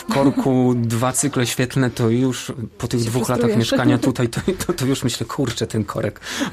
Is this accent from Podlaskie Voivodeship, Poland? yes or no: no; Godzięcin, Lower Silesian Voivodeship, Poland; Dolnoślązanin. Okolice Wrocławia, można powiedzieć. Takie 40 kilometrów od Wrocławia, w sumie jadąc w stronę Zielonej Góry, Głogowa. Taka mała wieś.